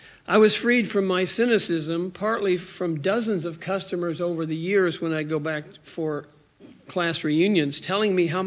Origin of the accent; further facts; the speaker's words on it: Greensburg, Kansas, United States; I was raised in Western Kansas, as John said, in the town of Greensburg, town of 2000.